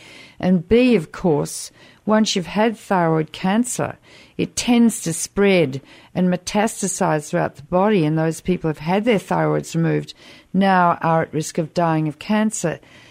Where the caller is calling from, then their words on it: Australia; I'm taping this from Australia, but we've got 40% of the world's richest uranium here in Australia